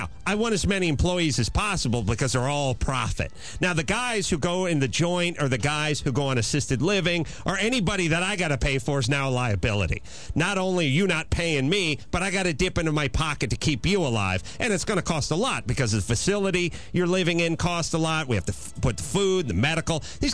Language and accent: English; North Hollywood, California, United States; Well, there you go. I'm from North Hollywood, and guess what high school I went to?